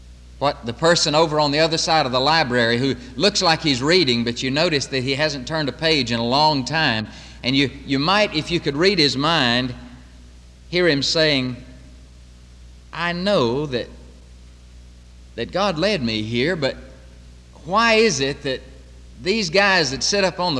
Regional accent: the South, United States; Now, I'm from the South, and that means fish and hush puppies for breakfast.

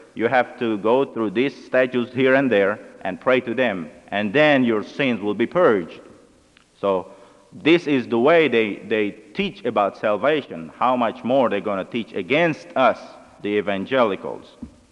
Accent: Venezuela; and I am from Venezuela

